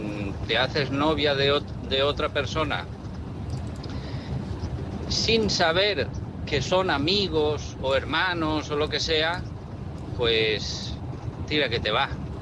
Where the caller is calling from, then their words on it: Valencia, Valencian Community, Spain; de Valencia.